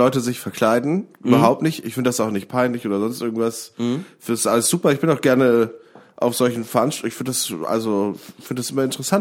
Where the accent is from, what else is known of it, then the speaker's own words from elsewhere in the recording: Schnelsen, Hamburg, Germany; wir haben gerade herausgefunden, wir sind beide in Schnelsen aufgewachsen.